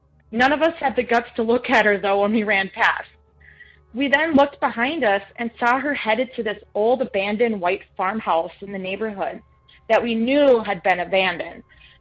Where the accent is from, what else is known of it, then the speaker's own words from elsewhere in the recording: Minnesota, United States; I am from Minnesota